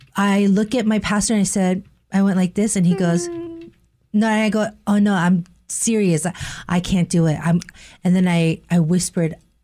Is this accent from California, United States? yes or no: yes; California, United States; Right here in Orange County, I'm excited because I'm from Orange County